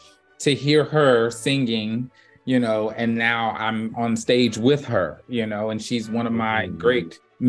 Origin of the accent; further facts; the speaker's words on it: Brevard, North Carolina, United States; I grew up in Western North Carolina near Asheville, North Carolina, called Brevard, North Carolina. It's the home of the famous Brevard Music Center and Summer Festival and Institute.